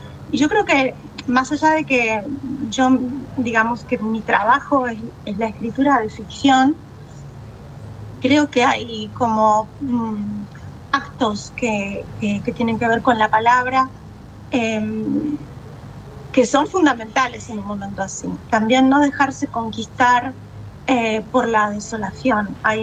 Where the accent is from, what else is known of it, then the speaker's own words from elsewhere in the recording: Mendoza, Argentina; Por otro lado, yo soy mendocina y entonces también tenía alguna que otra palabra chilena en mi diccionario.